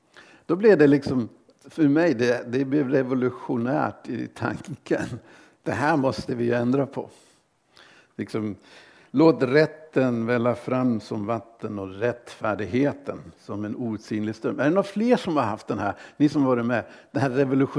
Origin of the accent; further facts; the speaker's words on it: England, United Kingdom; i England, när jag var ung och bodde i England